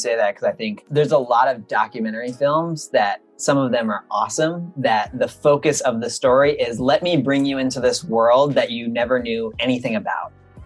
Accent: California, United States; wildfire crises we've been having here in my hometown in Northern California.

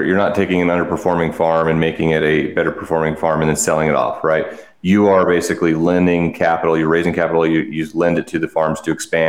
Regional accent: Wyoming, United States; I come from a farming and ranching background in my family. I'm from Wyoming.

